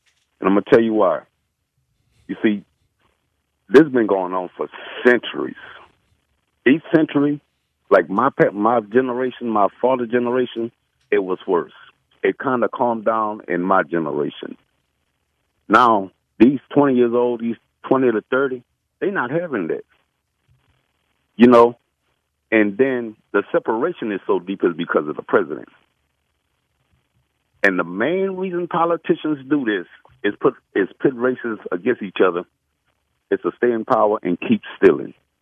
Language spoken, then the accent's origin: English; New Orleans, Louisiana, United States; I'm from New Orleans, but all my friends, Third Ward, Fifth Ward